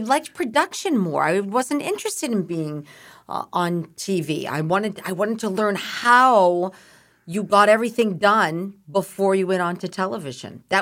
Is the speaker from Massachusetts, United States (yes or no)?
yes; Groveland, Massachusetts, United States; I grew up in Groveland, Massachusetts, which is near Newburyport and Haverhill.